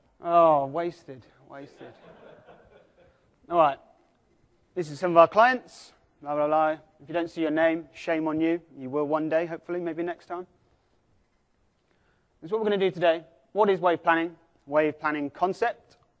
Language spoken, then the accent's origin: English; Sherborne, South West England, United Kingdom; moved away as an adult; now in Houston, United States; I'm actually from a small place in called Sherborne in Dorset. It's got a population of 9,500 people.